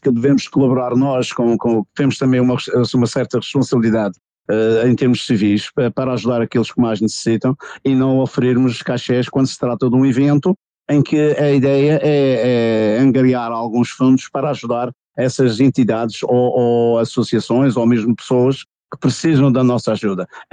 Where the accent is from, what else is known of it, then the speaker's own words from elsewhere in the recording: Funchal, Madeira, Portugal; born there; a freguesia onde eu nasci, que é aqui o Imaculado Coração de Maria, aqui arredores do Funchal